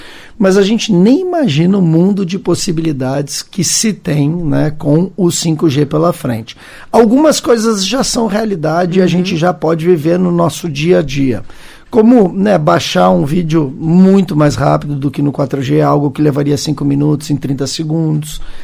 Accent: Porto Alegre, Rio Grande do Sul, Brazil; eu sou gaúcho, né, de Porto Alegre.

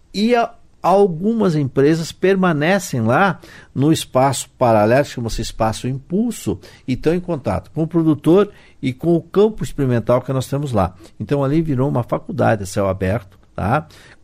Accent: Brazil; Um brasileiro. Aonde eu nasci? Se eu sou brasileiro, nasci no Brasil.

